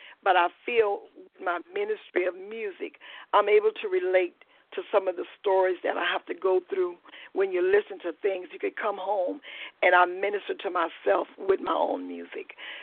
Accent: Lauraville, Louisiana, United States; I'm from Louisiana in a little town called Lauraville. It's a very small town. I'm one of 10 children.

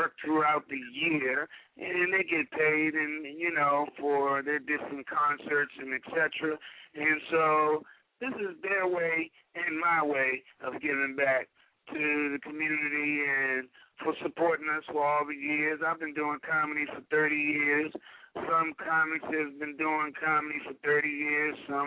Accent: Washington, District of Columbia, United States; And we're all from Washington, D.C.

